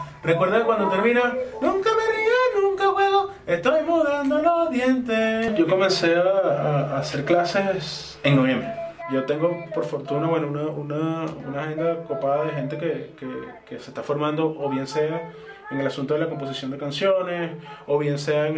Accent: Caracas, Capital District, Venezuela; soy de Caracas, Venezuela, y soy músico, compositor.

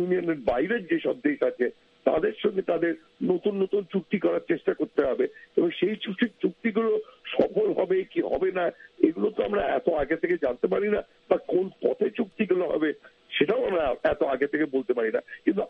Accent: India; আমি একজন ভারতীয় অর্থনীতিবিদ

